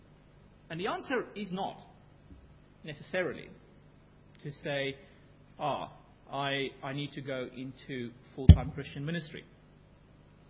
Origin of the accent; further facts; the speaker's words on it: South Africa; When I was a child, our basic coin, the rand, I grew up in South Africa